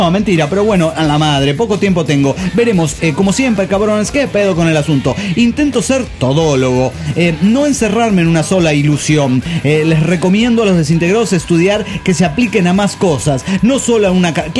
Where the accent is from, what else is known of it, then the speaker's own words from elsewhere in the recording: Germany; now in Florianópolis, Brazil; Soy el alemán de Florianópolis, Brasil.